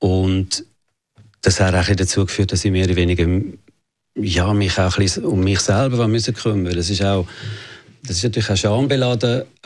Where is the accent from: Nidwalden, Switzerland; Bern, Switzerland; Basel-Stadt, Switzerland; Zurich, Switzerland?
Zurich, Switzerland; Oerlikon; ich bin unter eher härteren Bedingungen, ein bisschen prekären Bedingungen aufgewachsen in Oehlike. Bin dort ins Primarschulhaus Öpfelbaum gegangen. Meine Mutter ist eine französische Jüdin